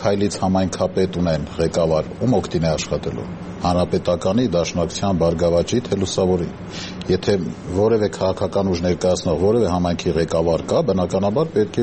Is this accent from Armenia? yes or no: yes; Spitak, Lori, Armenia; Օրինակ ես ծնունդով Սպիտակից եմ